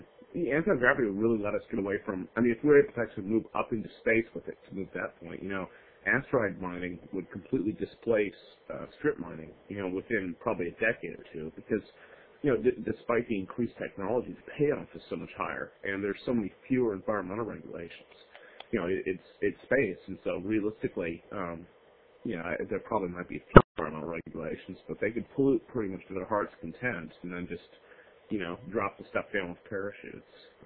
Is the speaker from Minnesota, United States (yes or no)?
no; Washington, United States; And, you know, I grew up in Washington State. It's kind of been like that the entire time I've lived here.